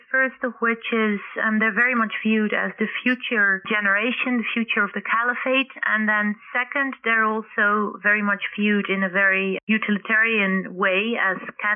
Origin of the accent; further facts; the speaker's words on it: Netherlands; English is a second language; anything but my home country in the Netherlands